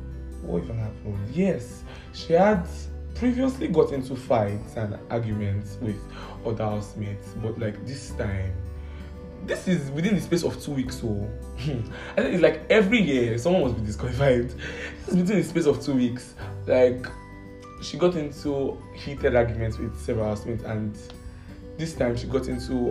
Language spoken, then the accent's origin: English; Nigeria; You know, as a Nigerian, we all have stereotypes of how we see people.